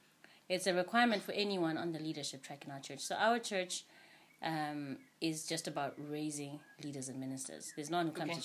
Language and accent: English; Harare, Zimbabwe; I am from Zim, born and bred in Harare. Apparently, I did a stint in Kwekwe and another one in Bulawayo.